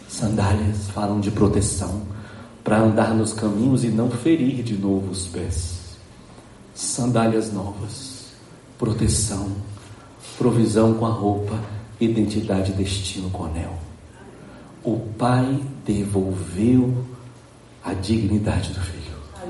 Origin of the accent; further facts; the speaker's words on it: Bahia, Brazil; Eu sou baiano, tem essas coisas.